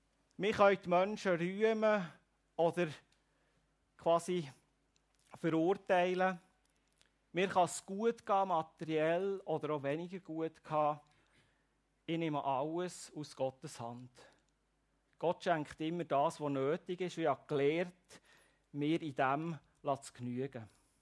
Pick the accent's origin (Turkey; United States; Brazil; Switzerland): Switzerland; wir als Schweizer, wir könnten fast alle in diese Kerbe schlau sagen, wir sind so überreich beschenkt.